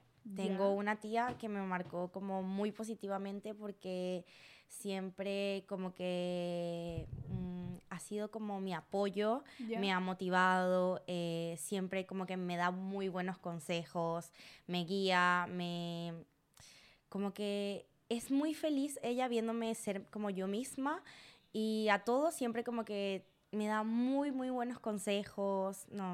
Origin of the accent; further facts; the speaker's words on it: Venezuela; now in Chile; llegué tenía 17 y ahora tengo 22. Y siento que como que mi vida de adulta comenzó en Chile. Como que siento que mi vida de chica o de niña fue en Venezuela